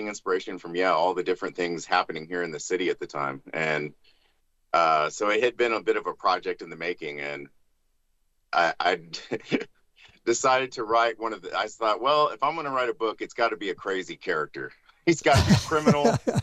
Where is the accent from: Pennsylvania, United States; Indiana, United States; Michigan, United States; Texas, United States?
Texas, United States; Austin; And so growing up in Austin, Texas, I grew up with a single mom.